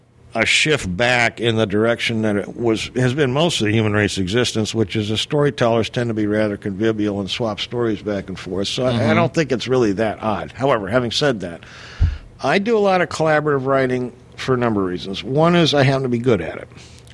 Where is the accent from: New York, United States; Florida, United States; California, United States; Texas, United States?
California, United States; I grew up in Southern California.